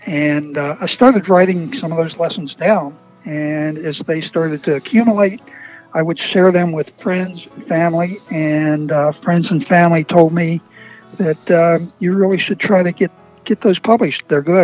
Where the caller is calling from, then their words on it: Houston, Pennsylvania, United States; I live in southwestern Pennsylvania, near Pittsburgh, a small community called Houston, Pennsylvania.